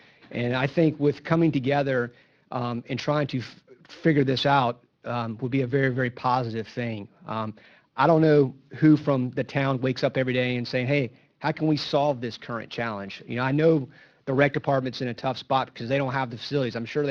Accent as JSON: {"language": "English", "town": "Mount Pleasant", "country": "United States", "tie": "born or raised there", "said": "just being a longtime resident and growing up in Mount Pleasant, I've always had a privilege of the recreation field space."}